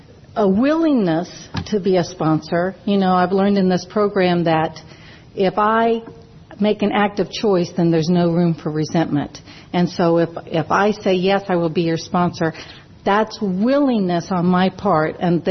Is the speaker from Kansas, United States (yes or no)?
yes; Wichita, Kansas, United States; And I am from Wichita, Kansas. And I am so happy to be here in Atlanta and at the International.